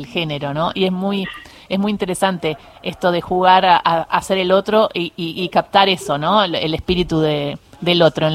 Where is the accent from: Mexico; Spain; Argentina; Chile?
Argentina; Patagonia; yo me crié en la Patagonia y me crié con gente de ICF, de YPF.